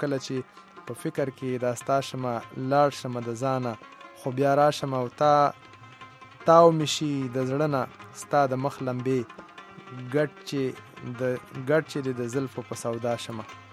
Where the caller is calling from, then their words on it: Lahore, Punjab, Pakistan; زه نن سبا په لاهور کې یم او ځان سره مې ریډیو راوړی ده.